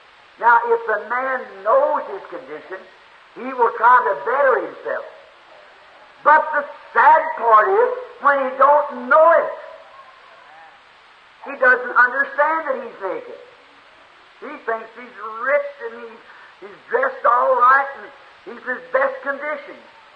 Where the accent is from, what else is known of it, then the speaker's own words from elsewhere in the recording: Jeffersonville, Indiana, United States; I said, I'm from Jeffersonville, Indiana.